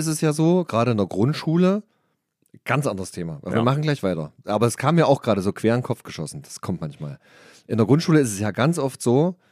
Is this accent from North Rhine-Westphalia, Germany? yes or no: no; Halle, Saxony-Anhalt, Germany; ich bin ja in Halle aufgewachsen